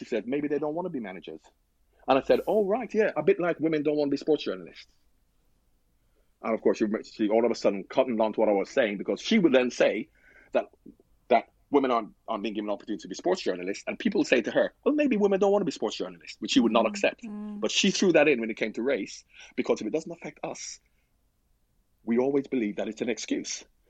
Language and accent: English; Jamaica; I'm from Jamaica. I've been going to America since I was born.